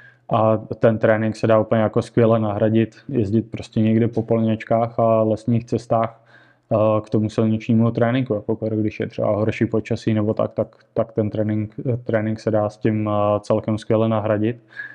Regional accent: Stříbro, Plzeň Region, Czechia; Když tady v Čechách, tak určitě u nás ve Stříbře. Je to tam u nás v okolí Stříbro, Pernarec, Konstantinky a tenhle region.

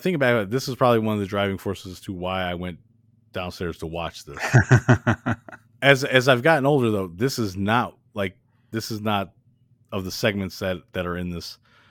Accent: Midwest, United States; I think maybe this has something to do with growing up in the Midwest when it was, you know, very cold

